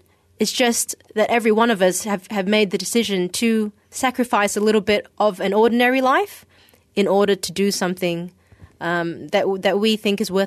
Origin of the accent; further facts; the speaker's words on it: Malaysia; I was brought up in Malaysia